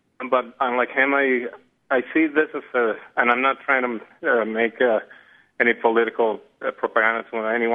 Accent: Venezuela; I'm from the Bolivarian Republic of Venezuela.

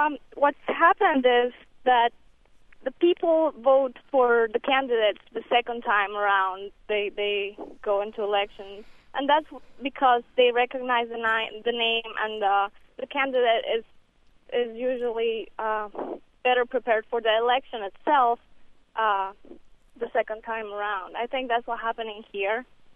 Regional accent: Guatemala; now in Fort Myers, United States; I'm from Guatemala originally.

